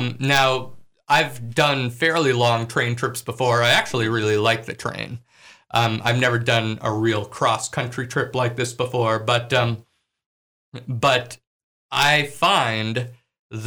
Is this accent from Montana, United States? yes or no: yes; Libby, Montana, United States; that was a really convenient way to get from the city to my hometown of Libby, Montana.